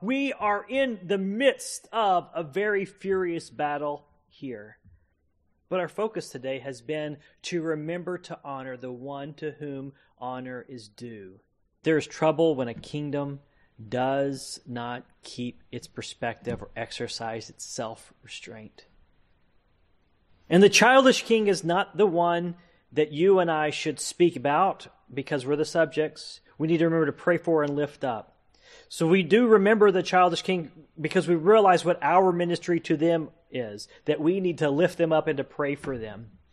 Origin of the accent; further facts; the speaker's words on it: United States; it seemed to be that as an American people, we rallied behind our soldiers.